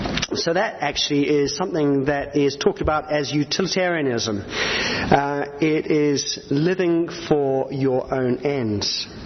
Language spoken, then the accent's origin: English; Australia; also born or lived in New Zealand; When I was growing up in Australia and New Zealand